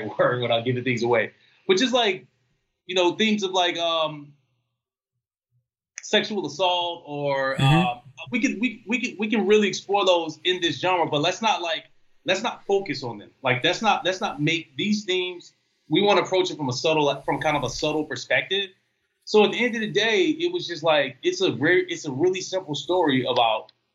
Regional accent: Austin, Texas, United States; now in Los Angeles, United States; I'm from Austin to LA. Like when I moved to LA in 2009, I came from Austin. So Austin is like one of the places in the world that I consider home.

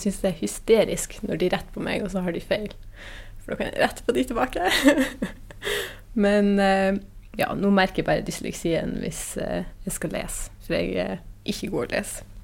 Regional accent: Korgen, Nordland, Norway; Jeg kommer fra Korgen I hennes kommune

